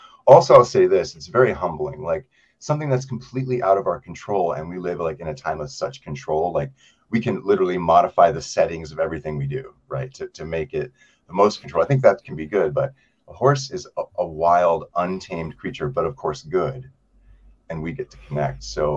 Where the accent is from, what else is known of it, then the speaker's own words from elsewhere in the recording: New York City, New York, United States; as the son of an artist growing up in New York City, there was a time where we left the city and moved up to upstate New York and lived on a horse farm.